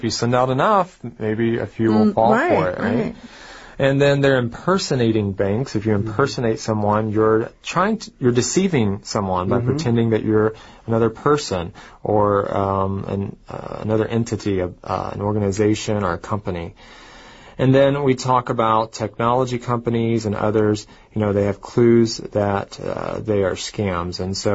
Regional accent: United States; I remember back in my hometown in the United States, the school system

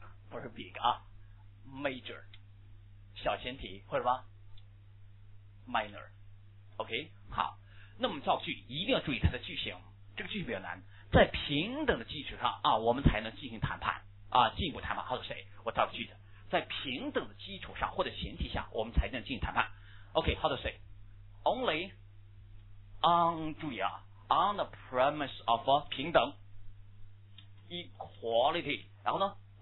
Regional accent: China; 注意，我们中国人叫什么？

